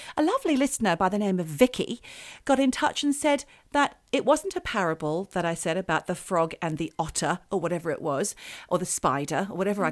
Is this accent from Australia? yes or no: yes; Australia; But I feel like we're allowed because we are fucking Australian.